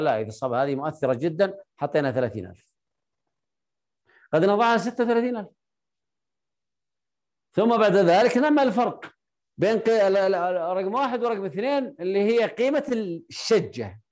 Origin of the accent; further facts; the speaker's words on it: Saudi Arabia; نقول مثلا عندنا في السعودية 300,000 ريال